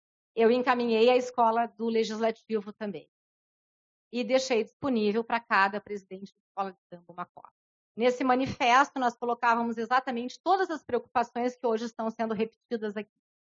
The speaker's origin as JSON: {"language": "Portuguese", "town": "Porto Alegre", "region": "Rio Grande do Sul", "country": "Brazil", "tie": "born or raised there", "lives_now": "Uruguaiana, Brazil", "said": "O ano passado, em 2018, eu completei 30 anos morando em Uruguaiana. Eu sou natural de Porto Alegre."}